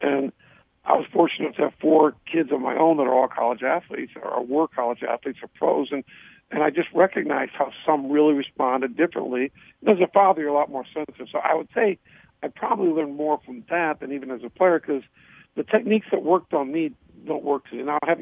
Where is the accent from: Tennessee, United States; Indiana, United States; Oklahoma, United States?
Indiana, United States; I'm originally from Indiana, and I was fortunate enough to be Indiana High School Mr. Basketball.